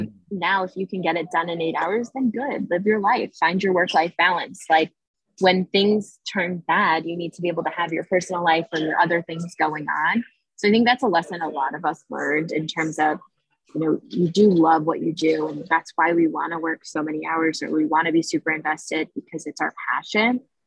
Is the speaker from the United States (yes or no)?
yes; Connecticut, United States; now in Washington, United States; I'm originally from Connecticut.